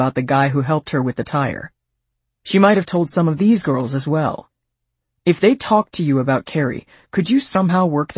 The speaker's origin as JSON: {"language": "English", "town": "Washington Township", "region": "New Jersey", "country": "United States", "tie": "born or raised there", "said": "I'm a local guy, too. I grew up in Washington Township, played football at St. Joe's in Montvale, and went to Michigan."}